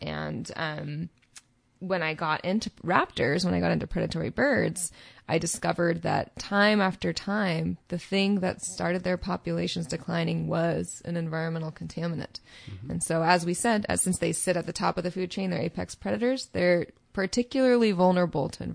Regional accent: Santa Cruz, California, United States; I grew up in Santa Cruz, California.

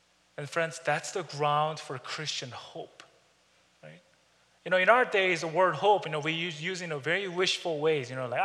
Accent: South Korea; I grew up in Korea, by the way.

